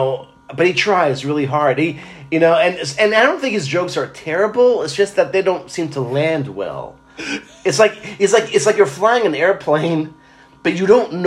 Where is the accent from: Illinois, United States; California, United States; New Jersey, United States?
New Jersey, United States; hey, you know, I'm here from Jersey